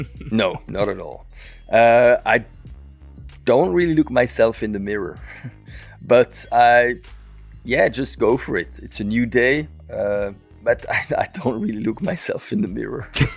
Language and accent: English; Belgium; and I'm from Belgium.